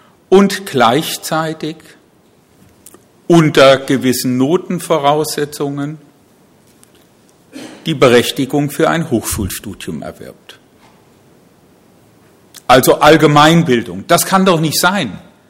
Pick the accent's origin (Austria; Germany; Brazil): Germany; Hesse; als Hesse in der Mitte Deutschlands